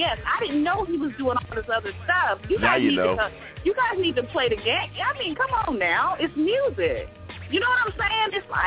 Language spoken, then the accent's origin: English; California, United States; I'm from California. I'm from California. I know you can go to jail for anything.